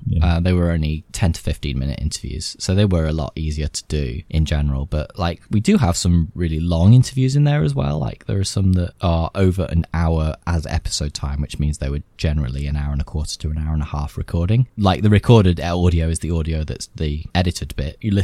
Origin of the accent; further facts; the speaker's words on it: United Kingdom; As a Brit, typically that's not been the easiest to schedule for certain parts of the world.